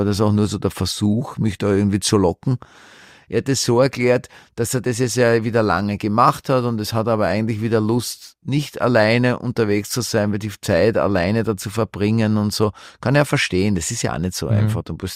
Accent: Vienna, Austria; weil ich habe sehr Dialekt. Ich kam ja, bin im Zweiten aufgewachsen, in Atzgersdorf-Mauer in die Schule gegangen, in einer Schule, die war eher so ein Integrationsprojekt.

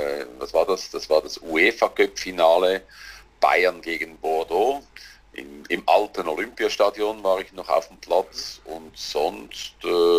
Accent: Switzerland; Das ist natürlich auch als Schweizer Schiedsrichter, bin ich ja nicht sehr oft in Deutschland gewesen.

